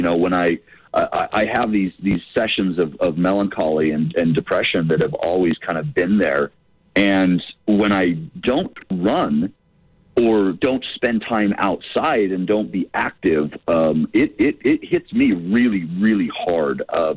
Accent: Utah, United States; I don't think depression was nearly talked about in growing up in Utah in the 90s, right?

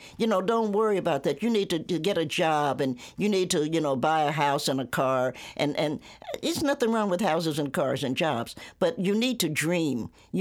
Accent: Tennessee, United States; born there; And I'm a Tennessean by birth, which means I'm an Appalachian.

